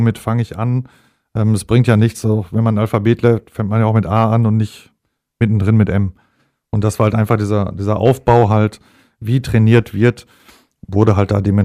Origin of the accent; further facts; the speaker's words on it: Hamm, North Rhine-Westphalia, Germany; Geboren Hammer Norden. Ja. Da bin ich halt aufgewachsen und wohne jetzt in Bockum.